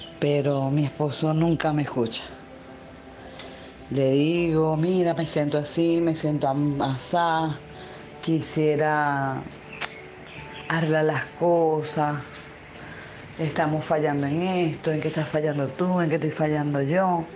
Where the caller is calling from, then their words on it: Maracaibo, Zulia, Venezuela; soy de Venezuela, Maracaibo, Estado Zulia. Por lo menos yo soy casada